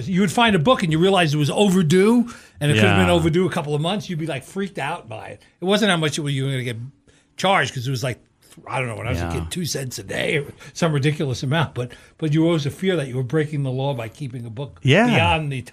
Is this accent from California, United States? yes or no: no; New York City, New York, United States; as a kid growing up in New York City, one of my great, you know, joys actually growing up was to go to the New York Public Library